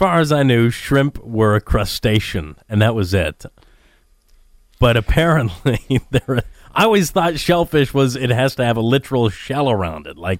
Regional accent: New Bedford, Massachusetts, United States; I bring dishonor upon my hometown of New Bedford.

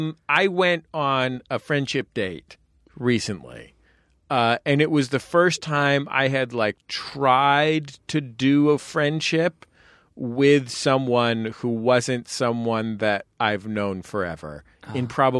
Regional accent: San Francisco, California, United States; Anyway, I'm from San Francisco.

